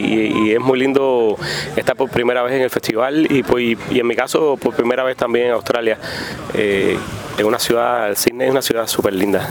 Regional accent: Florida, Camagüey, Cuba; born there; soy una persona que vengo de, si se puede decir así, del campo. Yo nací en Florida, que es un pueblo pequeñito de Camagüey

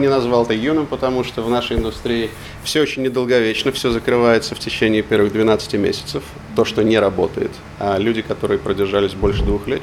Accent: Leningrad, Saint Petersburg, Russia; moved away as an adult; now in Australia; Я родился и вырос в Ленинграде.

